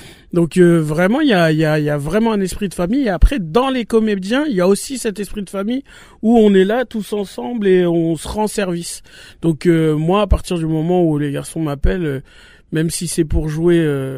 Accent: Paris, Île-de-France, France; Je dis ça, hein, alors que je suis Parisien, attention.

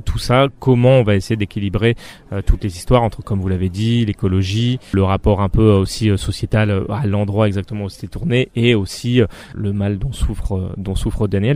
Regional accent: Saint-Dizier, Grand Est, France; Dans la Haute-Marne, à Saint-Dizier, évidemment, territoire cher à mon cœur.

